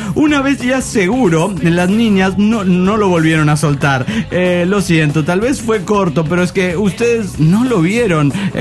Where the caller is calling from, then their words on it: Coacalco, State of Mexico, Mexico; de ex Coacalco, ahora mujer nómade. Ya que ando de casa en casa